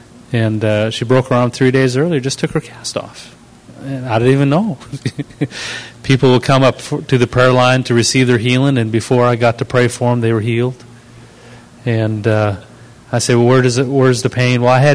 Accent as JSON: {"language": "English", "country": "Canada", "said": "You go to Canada and you pick up your. I pick up my accent, and also my sense of humor comes back a little bit. The Canadian style, which is dry. Wonderful to be home."}